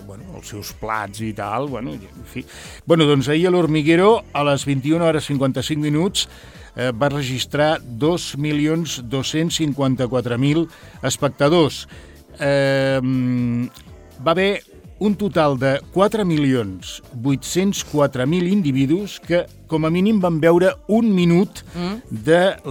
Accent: Cornellà, Catalonia, Spain; Són del meu poble

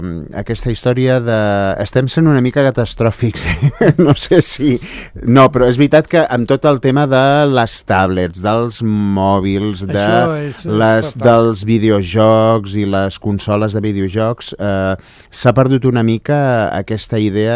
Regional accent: Andorra; Jugàvem allà, i a l'hivern jugàvem amb la neu, i anàvem amb trineu, i a l'estiu jugàvem per la muntanya

